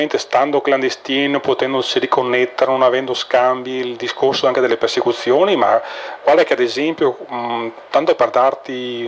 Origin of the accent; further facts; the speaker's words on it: Vicenza, Veneto, Italy; io vengo da Vicenza